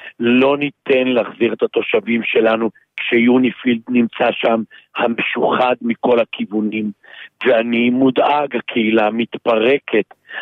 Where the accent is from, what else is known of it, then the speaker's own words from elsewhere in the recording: Northern District, Israel; born there; אני אומר את זה אחרי שאני נולדתי פה, מגדל את הילדים שלי פה